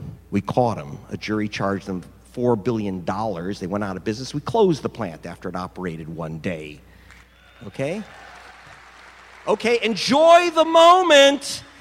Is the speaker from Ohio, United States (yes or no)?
no; New York, United States; I'm from New York.